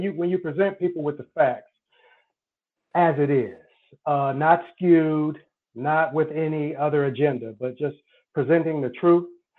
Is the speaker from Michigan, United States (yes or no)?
yes; Muskegon Heights, Michigan, United States; I was born and raised here in Muskegon, born in Muskegon at Hackley, and raised here in the Heights.